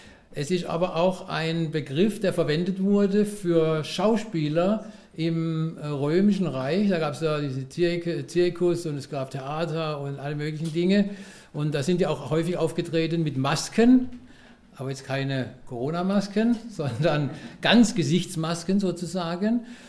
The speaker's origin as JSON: {"language": "German", "town": "Karlsruhe", "region": "Baden-Württemberg", "country": "Germany", "said": "ich komme aus Karlsruhe, also hier aus dem schönen Badnerland, bin 1963 geboren, irgendwann dieses Jahr werde ich noch 60"}